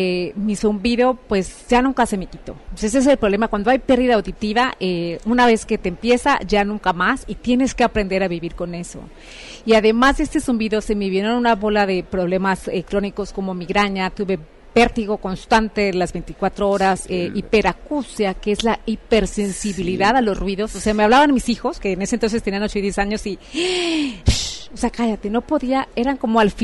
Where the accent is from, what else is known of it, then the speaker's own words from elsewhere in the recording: Mexico; now in Guatemala; como buena mexicana iniciando sus vacaciones